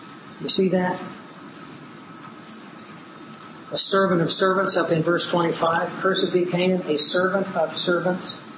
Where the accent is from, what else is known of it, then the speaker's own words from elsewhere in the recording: Scotland, United Kingdom; See, I'm a Scot.